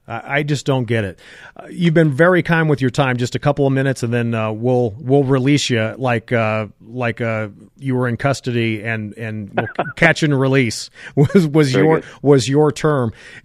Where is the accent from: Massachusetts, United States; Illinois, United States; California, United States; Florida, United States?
California, United States; And in California, God knows what they're doing out there in my home state.